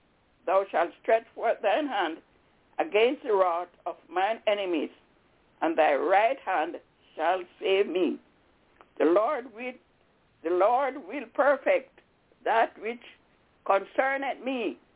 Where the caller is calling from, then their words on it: Albany, New York, United States; I'm calling from Albany, yes, in New York.